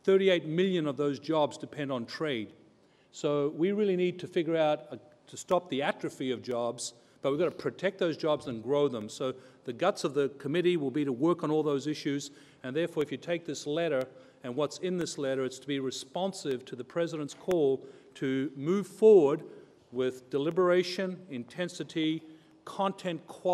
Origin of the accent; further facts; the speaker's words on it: Australia; moved away as an adult; also born or lived in Asia; now in United States; For those of you who can gather the accent, I'm an Australian citizen, so I'm very privileged to serve this country and very proud of it. I've spent 20 years of my life living in Asia and the last 10 years in the state of Michigan